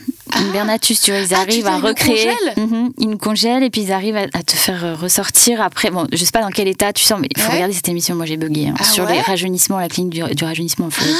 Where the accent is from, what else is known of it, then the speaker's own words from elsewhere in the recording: Paris, Île-de-France, France; C'est chez moi, je suis parisienne, vraiment.